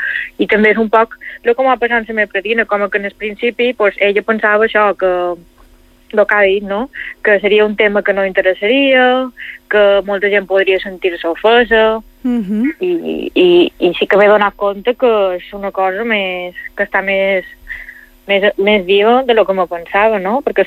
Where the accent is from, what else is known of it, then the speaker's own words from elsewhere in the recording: Balearic Islands, Spain; com a mallorquina